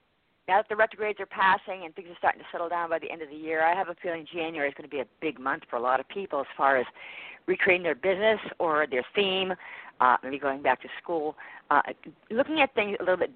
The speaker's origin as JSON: {"language": "English", "region": "Massachusetts", "country": "United States", "tie": "born or raised there", "said": "And being born and raised in New England, in Massachusetts, you know, I used to love the winter when I was a kid."}